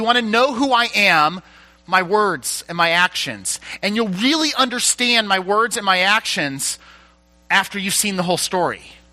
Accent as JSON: {"language": "English", "town": "Peoria", "region": "Illinois", "country": "United States", "tie": "born or raised there", "said": "I'm from Peoria. I grew up in a Baptist church in rural Peoria. This is my home."}